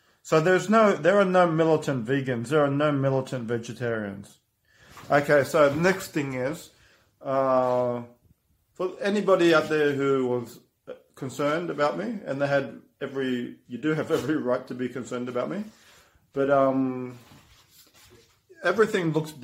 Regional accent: Germany; also born or lived in Australia; because I'm from Germany and Australia, and you know they assume I've got money and everything

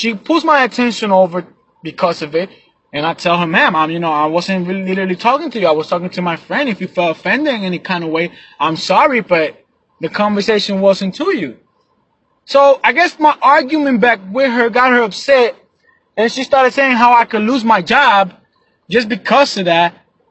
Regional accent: Puerto Rico; also born or lived in Long Island, United States / Florida, United States; I was born in New York, Long Island, raised out here in Puerto Rico, half of my life probably in Florida. Now I'm back

